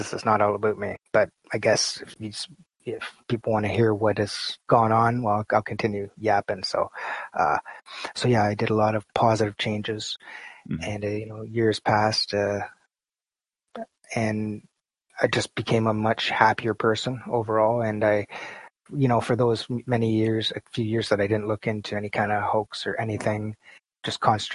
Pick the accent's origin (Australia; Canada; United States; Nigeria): Canada; I'm Canadian, so hockey's big here.